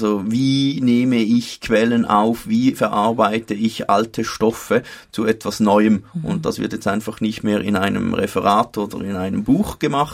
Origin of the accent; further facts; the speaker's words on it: St. Gallen, Switzerland; accent: Toggenburg dialect; ich habe Primarschule und Kindergarten im Toggenburg in der Ostschweiz absolviert, und das hat mich nach wie vor so kräftig geprägt, dass mein Dialekt immer noch durchschlägt.